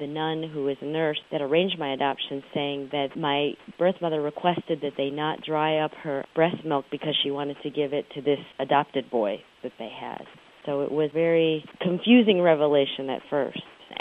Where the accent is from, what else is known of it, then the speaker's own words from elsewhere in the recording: United States; She's very wedded to her traditional role as a Chinese woman, and I'm an American woman, very opinionated and independent.